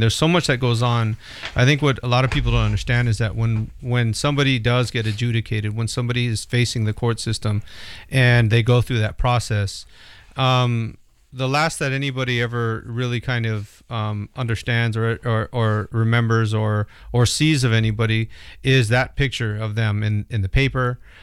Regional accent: California, United States; now in Oregon, United States; I grew up in California, and actually what I see out here in Oregon is a lot, you know, a lot of the gangs that are out here are actually gangs that originated in Los Angeles.

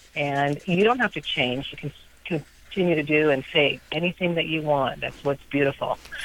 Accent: Portland, Oregon, United States; I was born and raised in Portland. I've only been back for a couple of years

